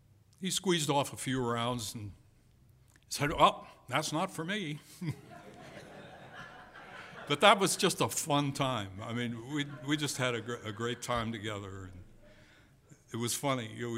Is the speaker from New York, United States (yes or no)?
yes; New Rochelle, New York, United States; I'm from New Rochelle.